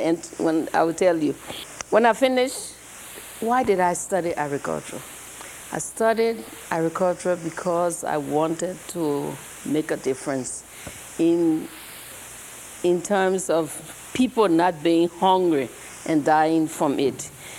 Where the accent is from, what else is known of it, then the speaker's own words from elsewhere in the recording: Liberia; accent: Liberian; And then with my Liberian accent, I need this mic so that you understand.